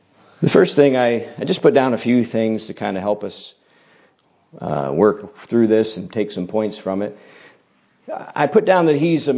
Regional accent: United States; now in Canada; I kind of assume sometimes, I grew up in the United States, that these principles carry over.

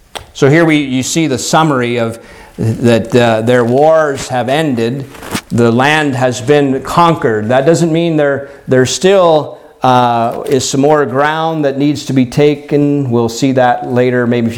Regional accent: United States; you have to forgive me, I grew up in the United States, and the presidents of the United States that we all know from history are the ones that were in presidency during war times

